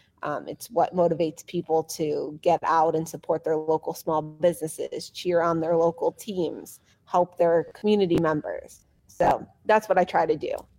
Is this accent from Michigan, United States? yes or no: no; Chicago, Illinois, United States; I grew up in Chicago.